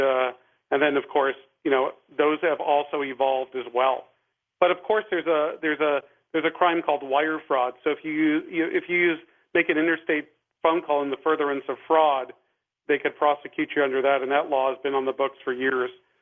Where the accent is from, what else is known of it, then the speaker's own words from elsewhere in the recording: Los Angeles, California, United States; now in Las Vegas, United States; I'm like hardly here, and I grew up in Los Angeles, and I have some family here in Vegas, so that's why I'm in town.